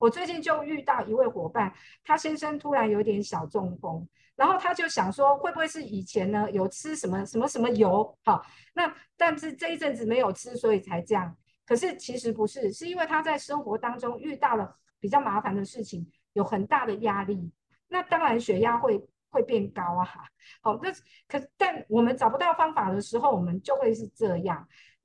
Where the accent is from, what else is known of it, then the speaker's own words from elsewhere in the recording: Taiwan; 在我们台湾这边看中医